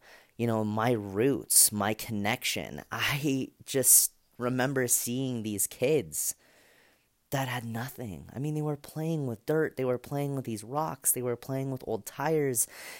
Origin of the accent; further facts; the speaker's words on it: United States; people in poverty stricken countries are in need of us to come save them because we're from America and we can save them and we can teach them about God.